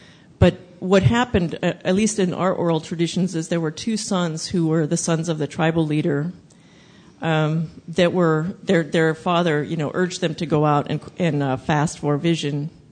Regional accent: Montana, United States; For my tribe, I'm from Montana, the Crow tribe.

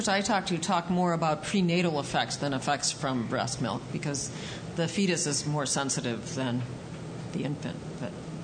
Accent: California, United States; And we're from Southern California, so we hear more about it, I think, than most of the public does.

